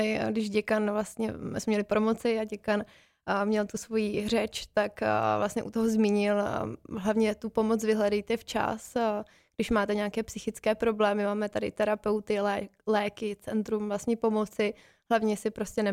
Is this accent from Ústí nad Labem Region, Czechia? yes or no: yes; Most, Ústí nad Labem Region, Czechia